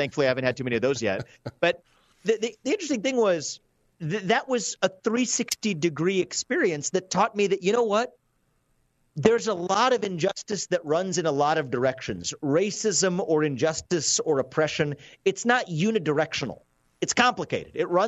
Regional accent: Ohio, United States; You know, I grew up in Southwest Ohio as an Indian American kid with a funny name and parents with speaking with an accent.

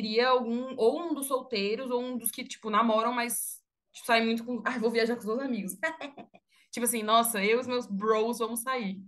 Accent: Espírito Santo, Brazil; Eu sou do Espírito Santo, né?

